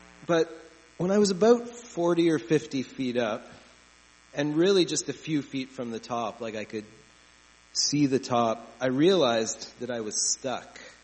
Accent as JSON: {"language": "English", "region": "Ontario", "country": "Canada", "tie": "born or raised there", "said": "I grew up in southern Ontario, where the word mountain meant the Niagara Escarpment."}